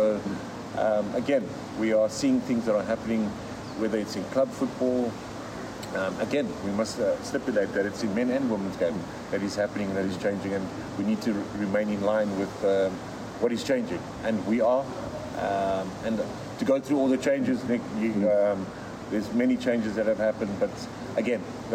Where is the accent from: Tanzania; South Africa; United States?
South Africa; first and foremost, I must always say that I am a South African.